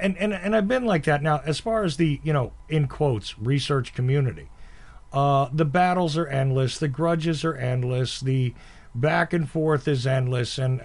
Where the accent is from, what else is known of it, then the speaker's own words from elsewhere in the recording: New Jersey, United States; But I wasn't from New York. I was from New Jersey.